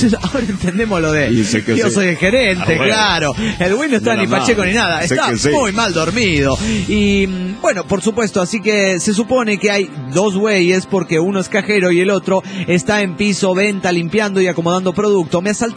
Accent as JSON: {"language": "Spanish", "town": "Atoyac de Álvarez", "region": "Guerrero", "country": "Mexico", "said": "de Otoyac, de Álvarez, Guerrero, México."}